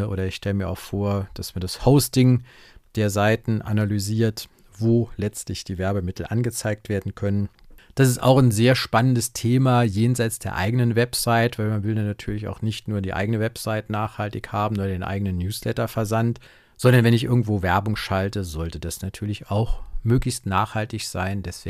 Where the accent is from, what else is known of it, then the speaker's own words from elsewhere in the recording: Saarland, Germany; Ich bin ja Saarländer